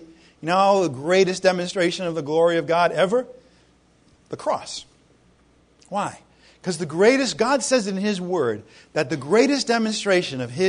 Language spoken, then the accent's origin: English; Ireland; I'm Irish, you know.